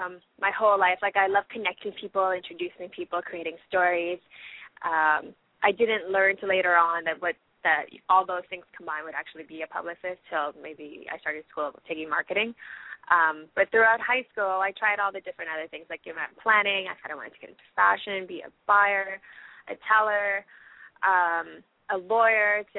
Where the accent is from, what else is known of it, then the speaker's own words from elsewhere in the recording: Canada; I am a Canadian actress.